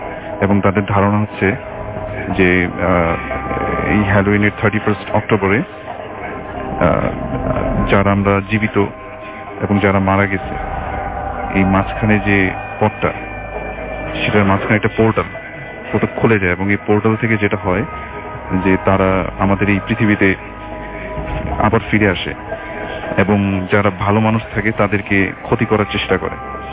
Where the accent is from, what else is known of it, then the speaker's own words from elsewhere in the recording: Dhaka, Dhaka Division, Bangladesh; পুরান ঢাকা থেকে এসেছি।